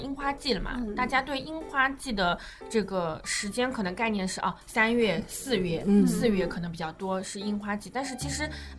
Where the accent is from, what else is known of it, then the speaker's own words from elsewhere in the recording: China; 还是比较能让我们中国人接受的